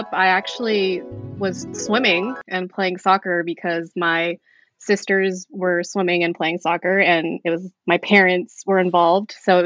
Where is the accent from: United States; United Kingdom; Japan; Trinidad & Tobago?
Japan; I grew up in Japan, but I went to a military base, middle school and high school.